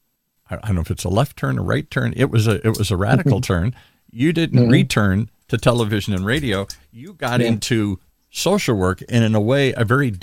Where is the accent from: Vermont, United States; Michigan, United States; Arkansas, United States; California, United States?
Michigan, United States; I grew up in Michigan. I had friends that came from Grand Rapids.